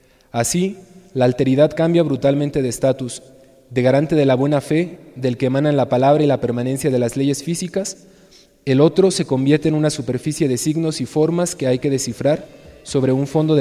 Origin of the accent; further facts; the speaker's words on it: Mexico; a nosotros como mexicanos nos hace mucho ruido